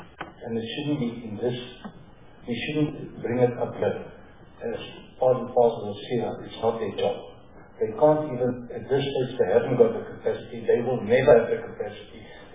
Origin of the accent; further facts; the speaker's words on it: South Africa; we should debate knowing that we are South African before we become members of Parliament.